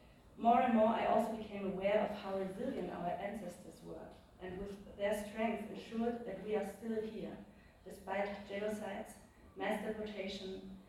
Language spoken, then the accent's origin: English; Germany; I was born and raised in Germany. I have a German mother whom I've never met, and a Somali father whom I met at the age of 32. I grew up with my white adoptive parents